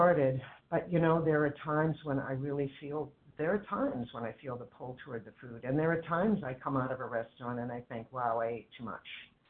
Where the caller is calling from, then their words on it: Cambridge, Massachusetts, United States; I'm calling from Cambridge, Massachusetts.